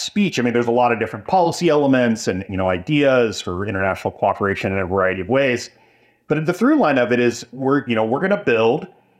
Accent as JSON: {"language": "English", "region": "Kentucky", "country": "United States", "said": "I'm from Kentucky. Kentucky governor was reelected by running on clean energy stuff."}